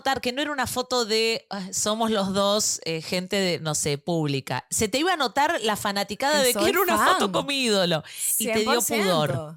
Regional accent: Venezuela; yo soy venezolana.

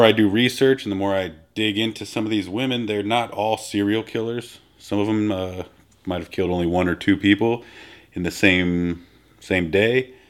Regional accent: Portland, Oregon, United States; born there; You know, I was born in Portland, my children were born here in Portland, and we have a place in our hearts for the city

